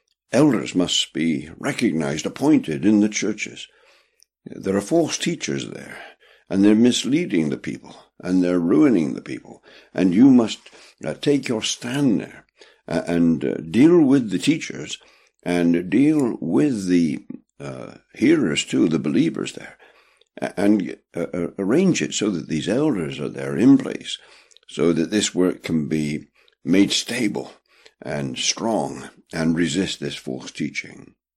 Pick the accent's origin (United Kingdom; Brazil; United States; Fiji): United Kingdom; England; I have these characteristics as an Englishman.